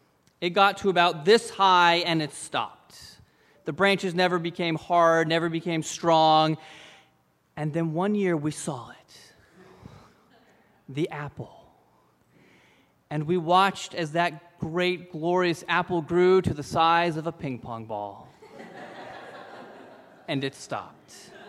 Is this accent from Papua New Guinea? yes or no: yes; Papua New Guinea; So growing up in Papua New Guinea, my father decided that he wanted to get an apple tree.